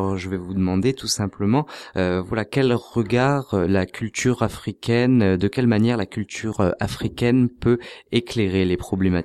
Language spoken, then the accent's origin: French; France; En tant que Français, je peux vous confirmer qu'il y a un manque de conscience, en effet.